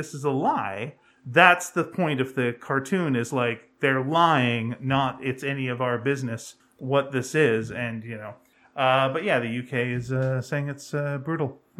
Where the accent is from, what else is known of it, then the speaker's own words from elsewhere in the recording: Canada; Because, David, we're Canadian.